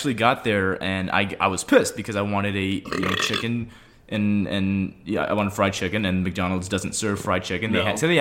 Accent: Brazil; This one's actually from Brazil, so my home country.

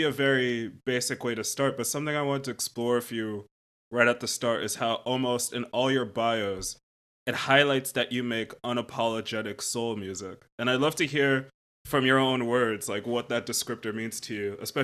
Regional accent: United States; also born or lived in United Kingdom; So my background is I'm American, but I grew up a bit in the UK.

